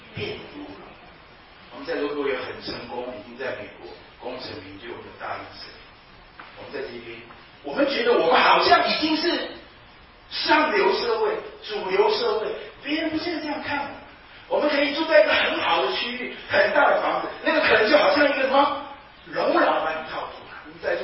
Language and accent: Chinese; Taiwan; now in United States; 我就在想，德州这么大，你就让我们台湾人全都搬过来